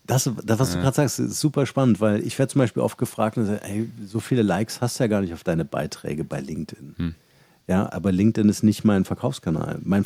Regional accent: Halle, Saxony-Anhalt, Germany; moved away as an adult; also born or lived in Munich; Also ich bin aufgewachsen in Halle, da bin ich geboren

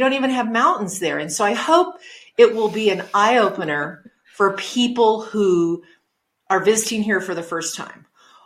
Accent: New Mexico, United States; so I'm from Quay County, which is where Tucumcari and Logan sit. Tucumcari is the County seat, and you can't swing a cat in Quade County without hitting somebody that I'm kin to.

